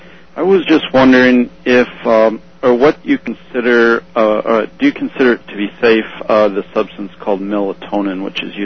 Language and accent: English; Spokane, Washington, United States; I'm from Spokane.